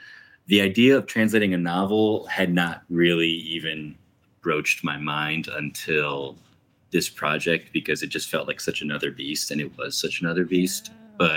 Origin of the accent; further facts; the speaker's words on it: Miami, Florida, United States; growing up in Miami and being, you know, the first … born in Miami, you know, it was, you know, you end up translating